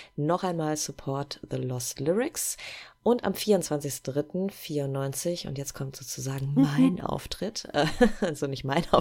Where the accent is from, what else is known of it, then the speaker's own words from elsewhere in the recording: Essen, North Rhine-Westphalia, Germany; Zeche Karl, also in meiner Heimatstadt und in meinem Wohnort